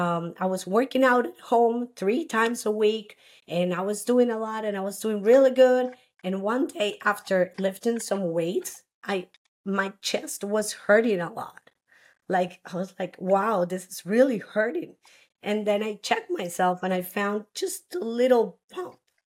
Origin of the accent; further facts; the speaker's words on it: Alajuela, Costa Rica; I was born here in Costa Rica. My hometown is Alajuela. It's very near the airport. That's where my family is from. And I grew up in a middle-class family